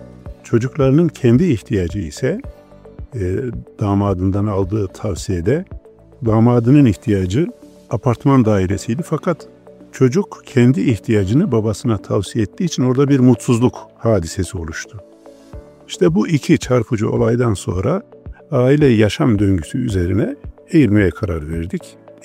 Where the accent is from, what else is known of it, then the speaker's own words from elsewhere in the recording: Kırşehir, Turkey; born there; 1967 Kırşehir doğumluyum.